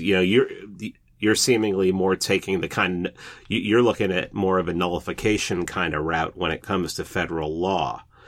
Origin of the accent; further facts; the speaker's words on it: New York City, New York, United States; also born or lived in South Florida; now in Atlanta, United States; I'm from New York. I'm from New York City originally. So, mm-hmm. And I live in Atlanta. So, mm-hmm. I've always been, and I lived in South Florida. I've always been in a multi ethnic area.